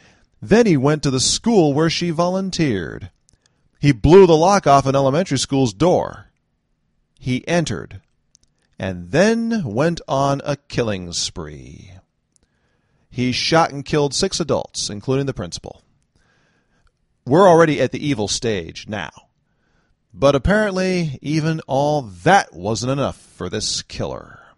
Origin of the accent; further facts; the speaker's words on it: United States; Happy holidays, everyone, and since I'm American, I'll say more specifically, Happy Newton's Birthday